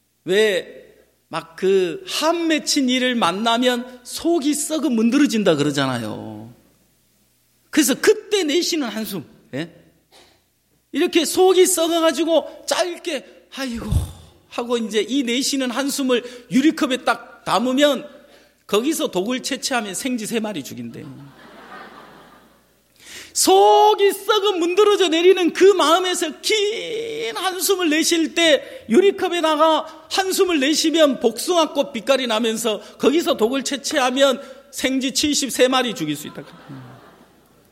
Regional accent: Jeolla, South Korea; 이거 우리 고향에서 그냥 평상시 늘 쓰는 말이거든. 그 뭐 정말 늘 쓰는 말이에요. 전라도에서

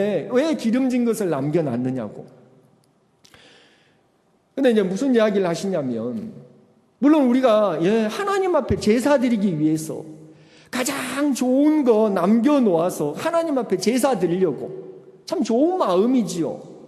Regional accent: Gwangju, South Korea; 제가 이제 고향이 광주인데, 광주에 무등산 중턱에 헐몬산 기도원이 있어요.

